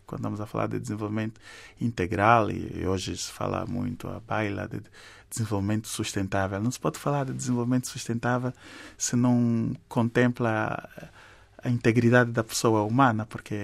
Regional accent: Angola; nós, como angolanos, podíamos fazer um esforço a mais

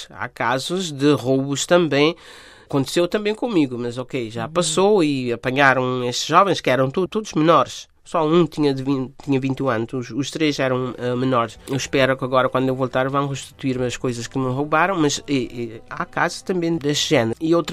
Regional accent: São Nicolau, Cape Verde; moved away; Eu saí de São Nicolau, não havia luz, não havia, tínhamos só um enfermeiro, não havia escolas, não havia estradas, não havia telefone, nada disso.

